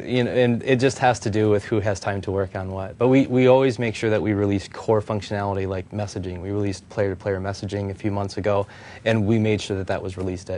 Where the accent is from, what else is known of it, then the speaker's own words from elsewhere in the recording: Iowa, United States; now in Minneapolis, United States; I'm from Minneapolis. I grew up in Iowa, but now I live in Minneapolis.